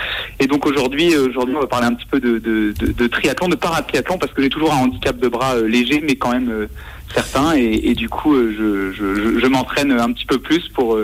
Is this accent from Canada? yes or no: no; Bourges, Centre-Val de Loire, France; j'ai grandi à Bourges, donc encore un petit peu plus loin.